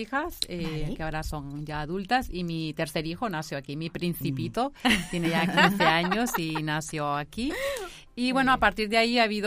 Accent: Tegucigalpa, Francisco Morazán, Honduras; born there; soy hondureña de origen. Nací en la capital, Tegucigalpa.

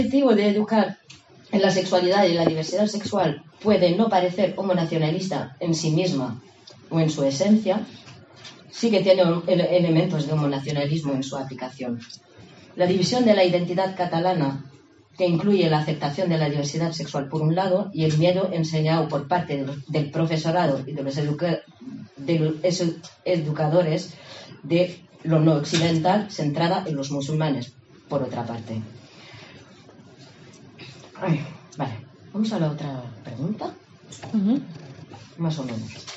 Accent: Morocco; y yo soy marroquí

